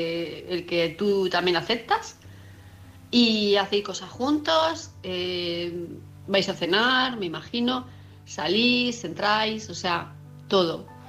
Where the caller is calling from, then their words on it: Palma de Mallorca, Balearic Islands, Spain; de Palma de Mallorca